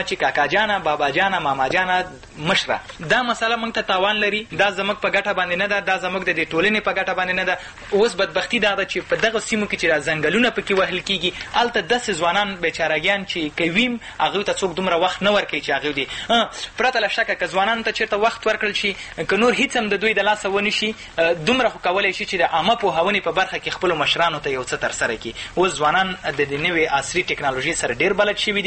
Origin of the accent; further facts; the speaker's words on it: Afghanistan; مونږ افغانان یو بیا په ځانګړې توګه مونږ پښتانه یو